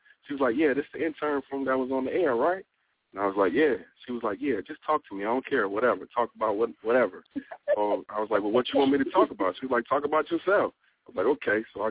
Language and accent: English; Chicago, Illinois, United States; now in Minnesota, United States; I'm not from Minnesota. I'm actually from Chicago. Been here for about 15 years.